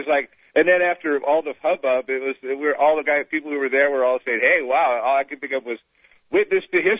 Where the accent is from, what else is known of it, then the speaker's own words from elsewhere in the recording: San Francisco, California, United States; because I grew up in San Francisco